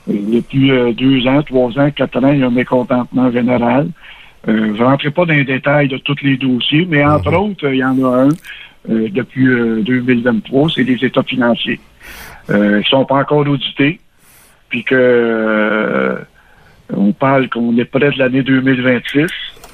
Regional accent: Sainte-Élisabeth, Quebec, Canada; moi, je suis natif de Sainte-Élisabeth, je suis né en 56, puis depuis ma naissance, je suis un Bayonnais.

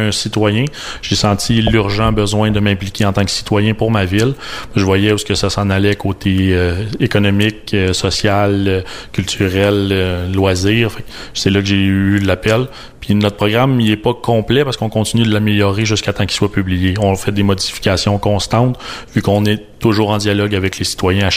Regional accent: Repentigny, Quebec, Canada; je suis né et grandi à Repentigny. Mon père est né et grandi à Repentigny.

